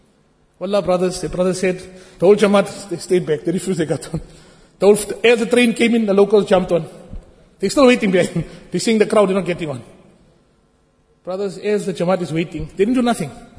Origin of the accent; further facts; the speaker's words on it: United States; I said, we're from America, we're youth from America and some other countries.